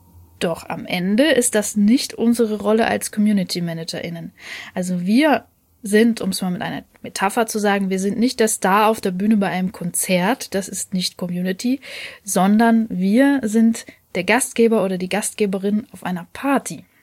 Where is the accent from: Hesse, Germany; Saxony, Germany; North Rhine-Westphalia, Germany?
Saxony, Germany; Leipzig; Ich als Leipzigerin darf trotzdem mitmachen.